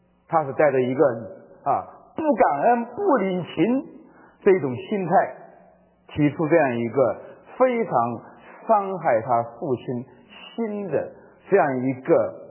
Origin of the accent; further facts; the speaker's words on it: Hubei, China; 我是湖北人，在湖北在有很多很多的各种学校，大学很多的啊，但是我报志愿的时候一个湖北都没报啊